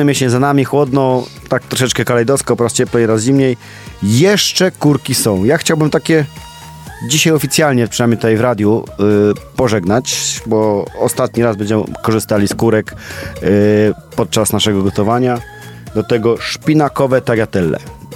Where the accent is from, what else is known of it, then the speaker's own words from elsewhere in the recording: Pomeranian Voivodeship, Poland; może nie do końca jestem Kaszubem, ale z kaszubskiego regionu